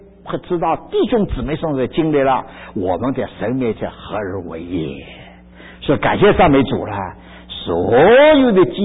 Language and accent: Chinese; Ningbo, Zhejiang, China; 我们宁波人呢，爱吃一种啊螃蟹啦，